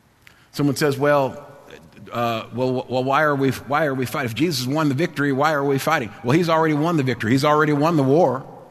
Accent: Trenton, New Jersey, United States; As a student growing up in Trenton, sometimes we would go.

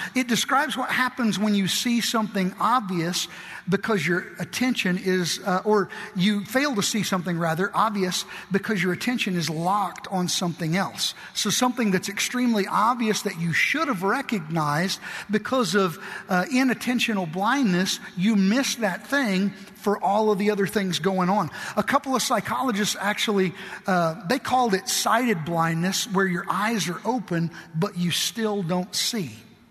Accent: Kentucky, United States; My parents, we were raised in Western Kentucky, and my family, part of my family was from Southern Illinois and part of it was from Western Kentucky.

